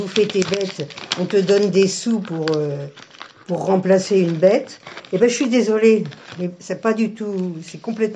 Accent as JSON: {"language": "French", "town": "Paris", "region": "Île-de-France", "country": "France", "tie": "born there", "said": "Je suis née à Paris en 48."}